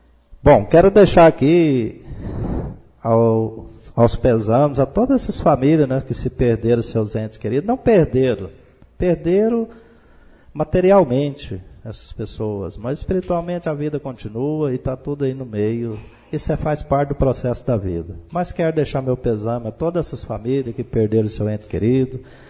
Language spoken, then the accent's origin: Portuguese; Brazil; Nós somos brasileiros e queremos isso também.